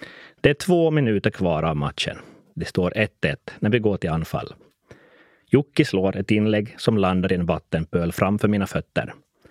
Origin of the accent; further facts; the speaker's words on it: Kokkola, Central Ostrobothnia, Finland; now in Larsmo, Finland; och idag är jag lyssnarnas sommarpratare. Jag är hemma från Monäsen i Karleby